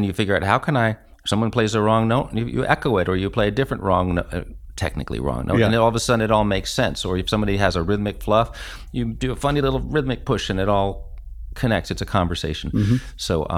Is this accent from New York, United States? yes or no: yes; New York City, New York, United States; since I'm from New York City, I'm not a Southern guy who grew up in the bluegrass heartland.